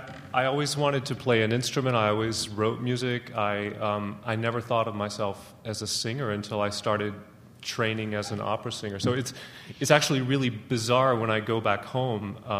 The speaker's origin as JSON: {"language": "English", "region": "Texas", "country": "United States", "said": "And we're from Southeast Texas. And to this day, I'm still the only one who's left."}